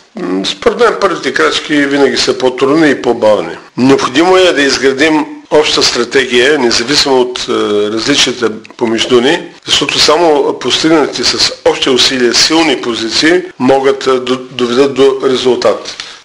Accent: Burgas, Burgas Province, Bulgaria; Но като бургазлия, ви давахте за лошо или за хубаво съвсем обективни оценки

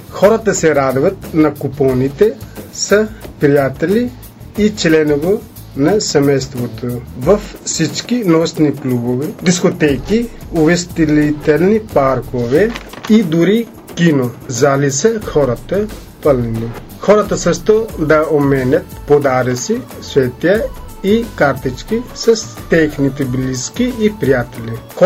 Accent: northern India, India; Bulgarian is a second language; Аз съм от Северна Индия, близо до Дели, някъде 2000 км.

